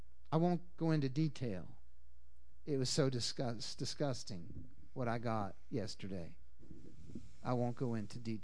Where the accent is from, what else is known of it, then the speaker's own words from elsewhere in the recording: Boston, Massachusetts, United States; I come from Boston.